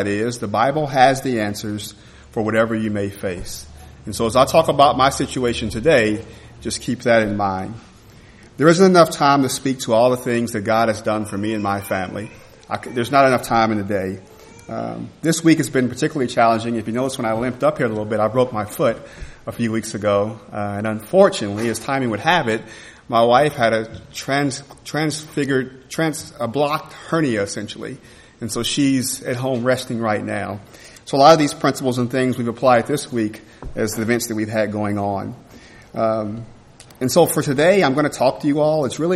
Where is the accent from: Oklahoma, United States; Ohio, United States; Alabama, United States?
Alabama, United States; moved away as an adult; now in Minnesota, United States; We came from Alabama, and we're really enjoying it here in Minnesota.